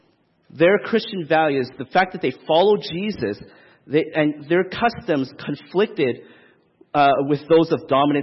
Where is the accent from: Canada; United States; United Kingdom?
Canada; Regina, Saskatchewan; my experience growing up in Regina, Saskatchewan, when I grew up